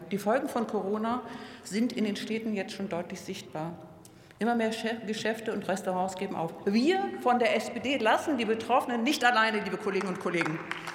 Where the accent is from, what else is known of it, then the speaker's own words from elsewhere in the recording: Frankfurt, Hesse, Germany; Für mich als Frankfurterin